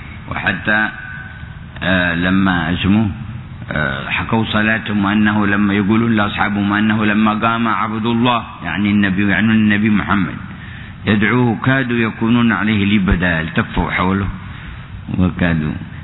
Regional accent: Yemen; وكان بعض علماء في تهامة عندنا في اليمن

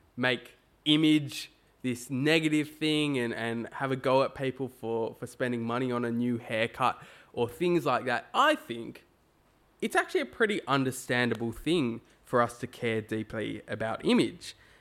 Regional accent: Australia; Well, as Aussies, whether you kind of think of yourself as an Aussie or not, some of you go, "Oh, I'm English, I'm this or that," but we're Australian, we're here in Asquith.

